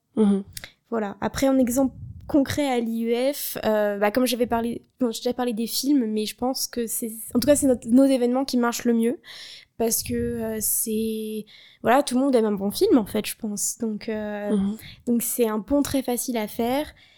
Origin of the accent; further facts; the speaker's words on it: Nancy, Grand Est, France; puisque je viens de Nancy, c'est pas très loin de la frontière, j'ai toujours vécu en fait dans ce domaine transfrontalier on va dire